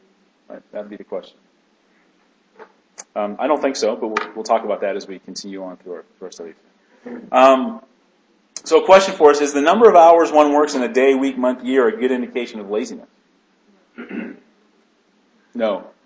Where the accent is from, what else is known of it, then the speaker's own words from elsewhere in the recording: Midwest, United States; I'm from the Midwest originally, so those in the Midwest, we're hard workers.